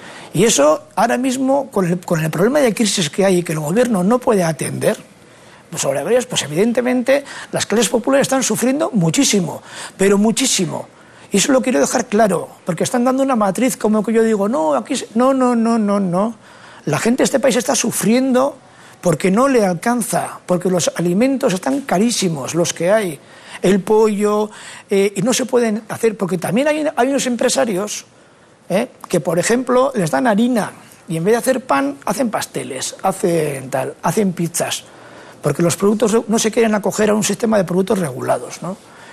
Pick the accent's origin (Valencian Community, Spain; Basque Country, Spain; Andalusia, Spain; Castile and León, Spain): Basque Country, Spain; San Sebastián; Yo vengo de San Sebastián, que es una zona riquísima, con gente industrial